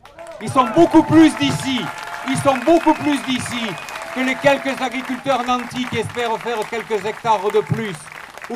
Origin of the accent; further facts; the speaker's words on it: Albi, Occitanie, France; je suis d'ici. Je suis né à Albi. Ces collines, c'est mes collines de Pagnol à moi. J'ai crapahuté entre Gaillac et Cordes pendant toute mon enfance.